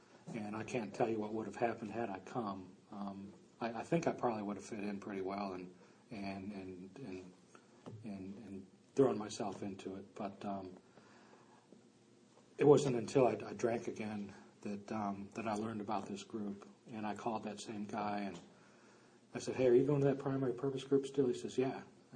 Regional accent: Chicago, Illinois, United States; I grew up in Chicago, and I know some of you have heard me say this, but we didn't have God in Chicago.

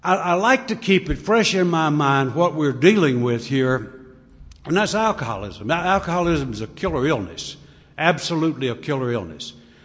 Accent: North Carolina, United States; I'm from North Carolina, but I'm going to be going as hard as I can go, and it'll sound like slow motion, but it ain't.

